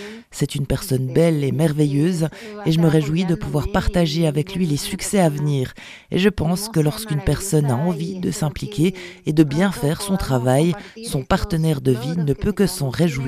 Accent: Paraguay; now in Switzerland; la Bolivie m'attire parce qu'elle est voisine de mon pays d'origine, le Paraguay.

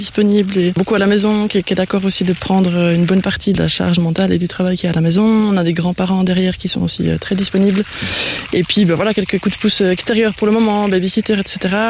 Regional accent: Mauvelier, France; J'ai grandi à Mauvelier, mais c'est vrai que bon, on est originaire d'ici, hein, des Bois.

